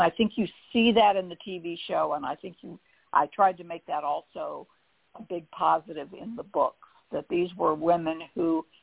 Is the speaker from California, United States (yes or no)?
no; Virginia, United States; Or I know I grew up in Northern Virginia, where, you know, I lived in a high rise most of my childhood, and you sort of barely knew your neighbors and everything.